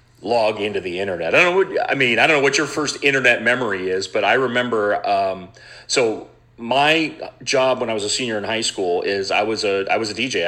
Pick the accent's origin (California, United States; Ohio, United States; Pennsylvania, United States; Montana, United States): Montana, United States; Great Falls; moved away as an adult; I was born and raised in Great Falls, Montana, and then left home when I was 18, joined the Air Force, and then kind of lived everywhere.